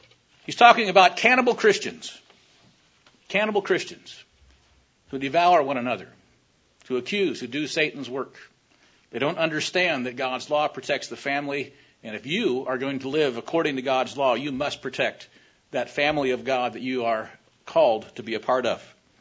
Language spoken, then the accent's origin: English; Washington, United States; And I said, "Yes, I'm from Washington State."